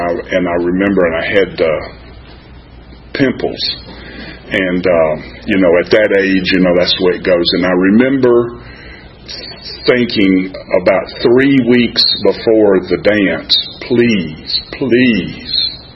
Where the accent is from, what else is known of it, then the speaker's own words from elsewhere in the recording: Orangeburg, South Carolina, United States; born there; I was born in 1943 in Orangeburg, South Carolina, a little town about halfway between Columbia, the capital, and Charleston.